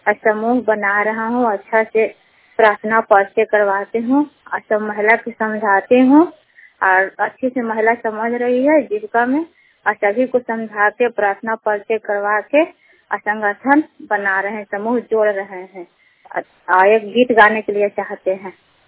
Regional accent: Bihar, India; बलधा चरैया के निवासी हूँ, पोस्ट द मॉडल थाना नगर नौसा जिला ललंदा

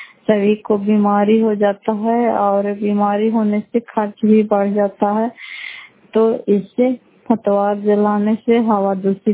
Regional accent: Fatehpur, Bihar, India; घर फतेहपुर पंचायत मकरौता, जिला नालंदा, क्रापुत्र ब्लॉक की निवासी हूँ।

